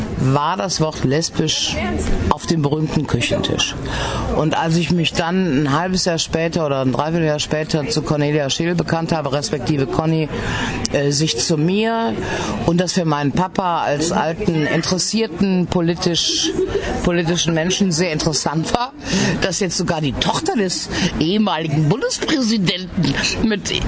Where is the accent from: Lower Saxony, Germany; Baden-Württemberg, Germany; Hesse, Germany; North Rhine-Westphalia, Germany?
North Rhine-Westphalia, Germany; Gummersbach; born there; ich komme ja gebürtig aus Gummersbach